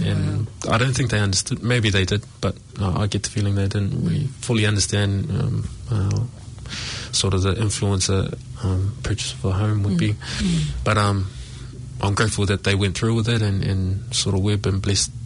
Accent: Onehunga, Auckland, New Zealand; I grew up in Onehunga, but went to Mount Albert Grammar.

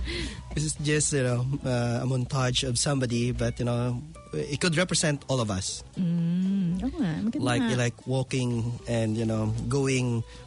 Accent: Mindanao, Philippines; born there; also born or lived in Manila; no permanent address. In the sense that nasa seminary ako before, although pinanganak ako sa Mindanao, but my parents are from Iloilo.

